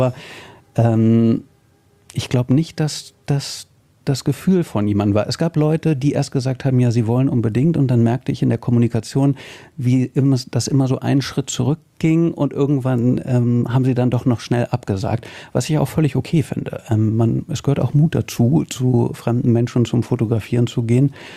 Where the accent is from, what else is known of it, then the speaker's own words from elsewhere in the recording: Berlin, Germany; als Berliner schmeiße ich mal Flitzpiep in den Ring.